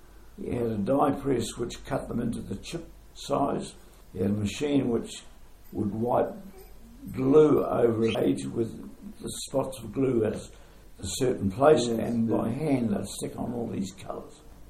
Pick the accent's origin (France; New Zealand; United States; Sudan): New Zealand; Napier, Hawke's Bay; born there; Well, I was born in Napier in 1931, and I was the fifth child of six to my parents